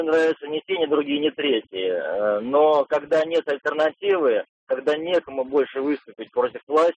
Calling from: Zelenograd, Moscow, Russia; Здравствуйте … я из Зеленограда.

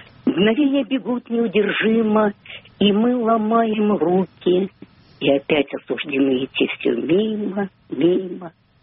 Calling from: Saint Petersburg, Russia; Ну я из Ленинграда.

